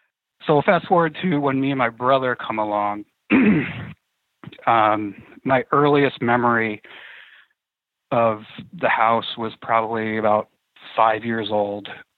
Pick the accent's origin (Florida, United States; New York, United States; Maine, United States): New York, United States; So the little town that I grew up in outside of Saratoga had a very rich history with the Quakers and Indians actually fighting each other.